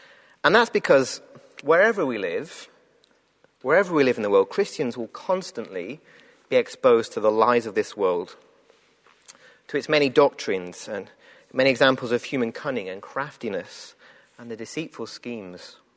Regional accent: England, United Kingdom; my first instinct is to thank God for being British, for having a British passport and being in England.

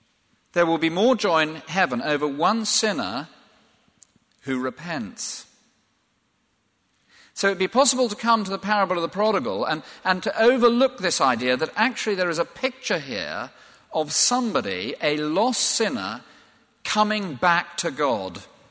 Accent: England, United Kingdom; I'm English. Look at my, well, I am English, actually

